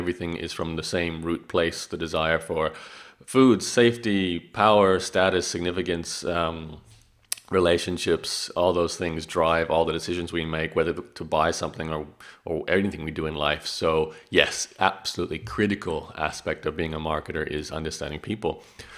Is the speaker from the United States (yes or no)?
no; Australia; accent: Canadian; Canadian and Australian has been the dominant influences growing up in Australia, but speaking with the Canadian accent and having many, many trips to Canada.